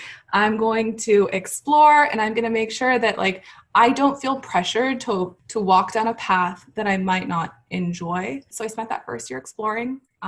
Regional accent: Dallas, Texas, United States; I am a brown girl who's born and raised in Dallas, Texas. Came up through UTD, went to law school at UChicago

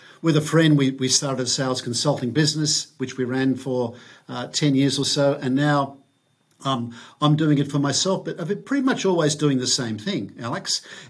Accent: Manly, New South Wales, Australia; I was born in Manly Hospital, and my parents also met in Manly.

